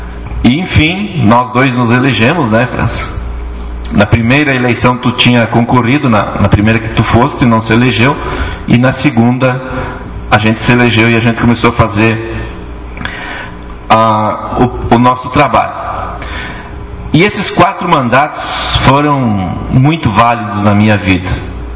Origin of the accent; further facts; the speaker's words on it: Engenho Velho, Rio Grande do Sul, Brazil; com muito orgulho, eu sou de Engenho Velho.